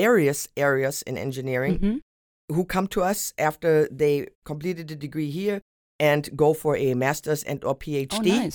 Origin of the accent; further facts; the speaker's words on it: Norderney, Lower Saxony, Germany; English is a second language; moved away as an adult; now in Auburn, United States; I was born and raised on Norderney in the North Sea.